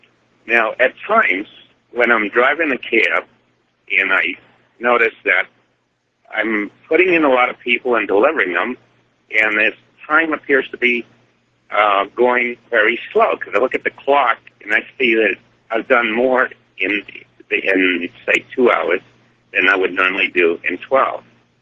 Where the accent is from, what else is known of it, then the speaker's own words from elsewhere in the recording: Albany, New York, United States; from Albany.